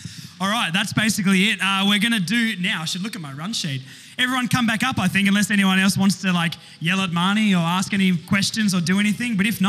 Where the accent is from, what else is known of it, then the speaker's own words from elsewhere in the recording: Tasmania, Australia; Hey, I'm from Tassie. Don't make those jokes. It's personal.